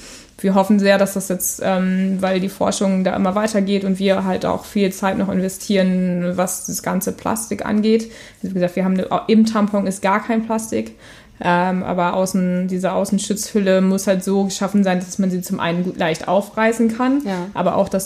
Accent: Wilhelmshaven, Lower Saxony, Germany; In Wilhelmshaven, am Jadebusen. Und ich glaube, wenn man so an der Natur groß geworden ist, dann respektiert man sie doch sehr.

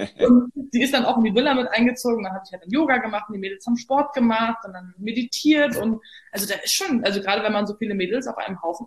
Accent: Berlin, Germany; Ich bin fast echte Berlinerin.

